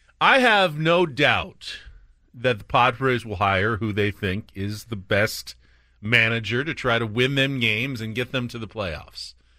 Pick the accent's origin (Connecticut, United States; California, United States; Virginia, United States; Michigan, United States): California, United States; San Diego; that is from growing up in San Diego and being a member of the media now for the past 22 years in this town.